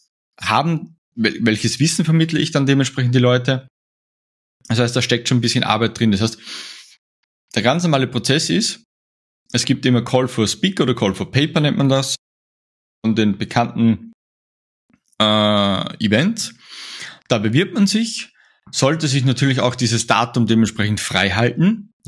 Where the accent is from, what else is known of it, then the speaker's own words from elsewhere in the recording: Austria; bei uns in Österreich sagen wir, ich glaube, das ist nicht nur in Österreich